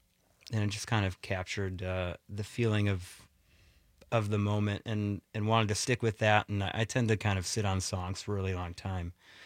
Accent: Milwaukee, Wisconsin, United States; I had been to Madison before growing up in the Milwaukee area.

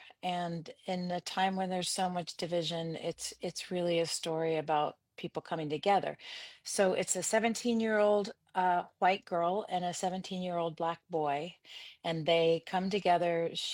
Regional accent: Indiana, United States; now in New York, United States; I'm from the Midwest, grew up in Indiana, and I taught at DePaul University for a long time.

